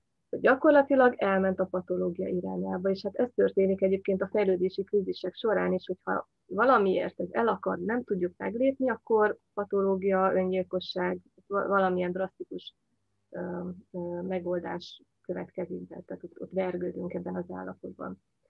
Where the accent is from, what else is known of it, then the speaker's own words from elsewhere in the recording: Székely Land, Romania; arra a régióra, ahonnan én származom, Székelyföldre, ahol mai napig létezik a hagyományos gazdálkodás.